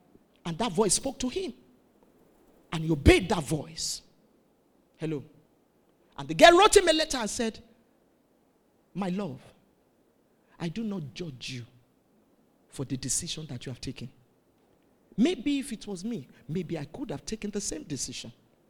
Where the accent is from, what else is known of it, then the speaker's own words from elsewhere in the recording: Ibadan, Oyo, Nigeria; I've shared the testimony of a friend we grew up in Ibadan together.